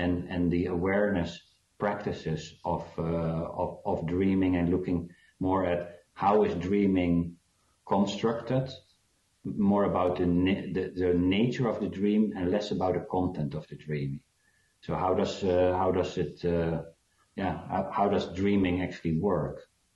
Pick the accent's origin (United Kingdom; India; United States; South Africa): South Africa; born there; but I was born in South Africa